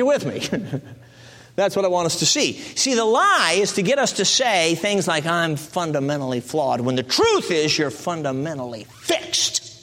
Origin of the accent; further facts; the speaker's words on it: Chicago, Illinois, United States; Now, I grew up in Chicago, and so I don't know anything about country living.